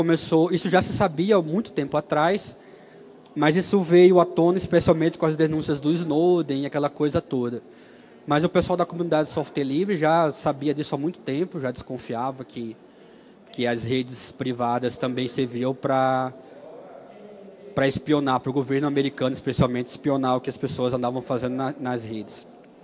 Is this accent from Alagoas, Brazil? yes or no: yes; Maceió, Alagoas, Brazil; born there; accent: mix of Alagoas and southern Brazil; now in Curitiba, Brazil; Eu moro em Curitiba há 23 anos. Esse sotaque não é de curitibano, então é uma mistura meio de alagoano, que eu nasci em Maceió, com o pessoal do Sul.